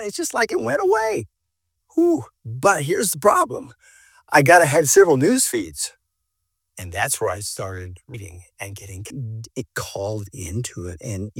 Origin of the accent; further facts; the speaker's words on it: United States; Okay, I'm an American. We don't do that here.